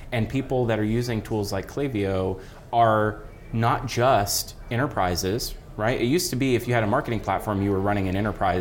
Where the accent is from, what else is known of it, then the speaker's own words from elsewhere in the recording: Florida, United States; Oh my gosh, I'm from South Florida and it was 90 degrees when I left